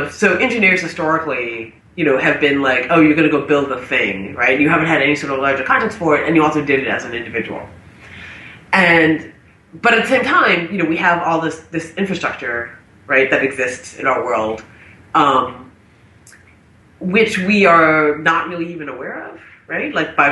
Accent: Canada; You may or may not know this, but I'm Canadian. So I'm from Canada

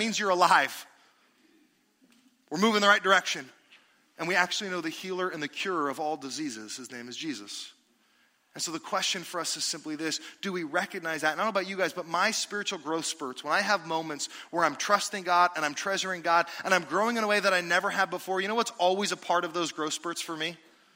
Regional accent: United States; I am an American, but I'm a Christian.

